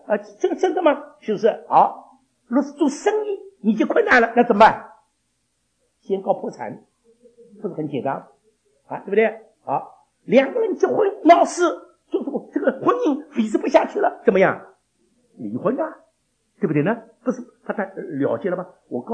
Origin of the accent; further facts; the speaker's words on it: China; 所以我们中国人说啊，三十六则，走为上则